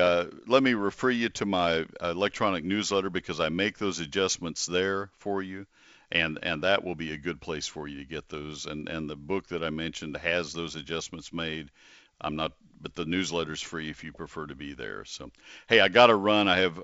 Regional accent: College Station, Texas, United States; I love St. Augustine. I grew up in College Station with St. Augustine, and it's my grass of choice.

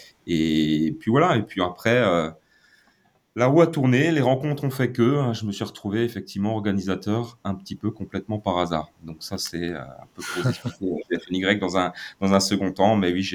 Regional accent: Grand Est, France; moi, je viens d'Alsace, hein, on est basé près de Mulhouse, au pied du Grand Ballon.

